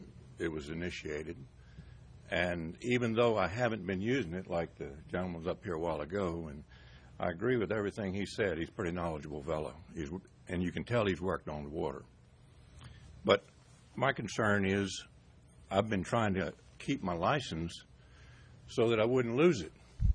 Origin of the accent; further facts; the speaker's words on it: Reedville, Virginia, United States; I'm from Reedville. I've worked on the water all my life.